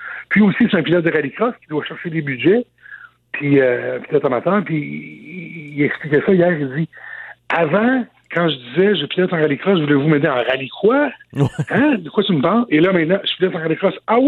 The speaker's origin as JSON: {"language": "French", "town": "Trois-Rivières", "region": "Quebec", "country": "Canada", "said": "ses débuts chez nous à Trois-Rivières"}